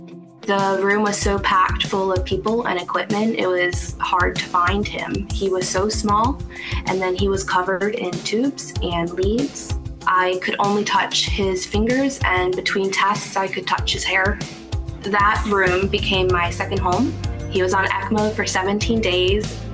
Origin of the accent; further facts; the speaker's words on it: Maryland, United States; We are from Queen Anne's County, and our son Mikey was treated at Johns Hopkins Children's Center.